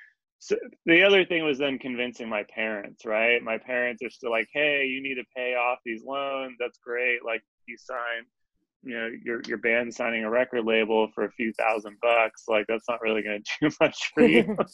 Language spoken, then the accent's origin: English; New Jersey, United States; I grew up in New Jersey, and so my parents would come to see us every Wednesday there.